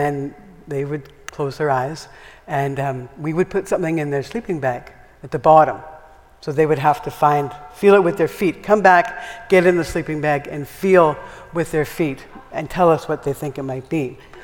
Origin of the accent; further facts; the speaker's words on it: Winnipeg, Manitoba, Canada; I grew up in Winnipeg